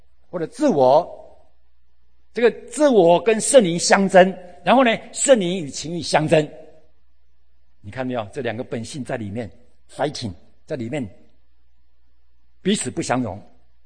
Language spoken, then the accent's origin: Chinese; Taiwan; 又是我们台湾话说那个包粽子的那个粽子的那个挂啊